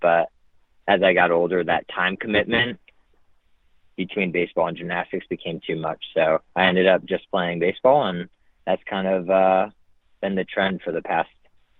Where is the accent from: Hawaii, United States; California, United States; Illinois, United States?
Illinois, United States; Lake Villa; born there; I was born in Lake Villa, Illinois, which is just a small city in northwest Illinois.